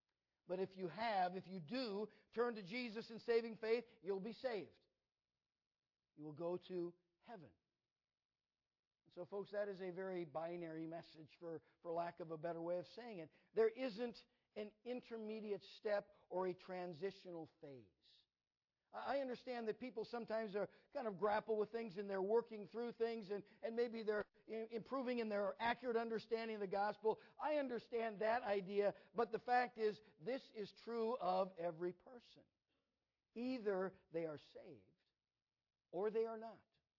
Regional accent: Minnesota, United States; also born or lived in Wisconsin; But anyway, my wife and I grew up in Minnesota, and our family has lived in various places.

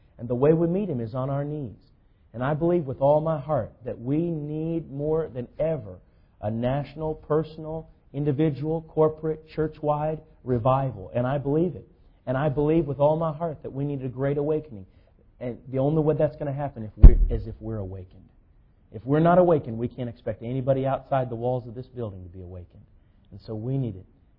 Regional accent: North Carolina, United States; I'm already from North Carolina, so it's going to just add fuel to the fire.

